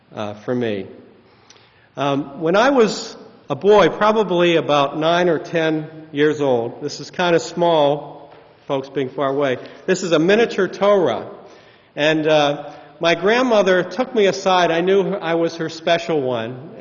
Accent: Pittsburgh, Pennsylvania, United States; I grew up in Pittsburgh in a traditional Orthodox affiliated family. My family kept kosher

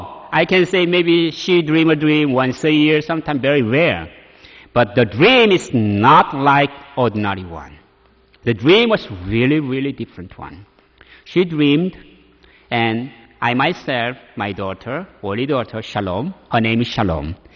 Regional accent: South Korea; born there; English is a second language; as you know, I was born in Korea. The English is not my native language. This is not my primary language.

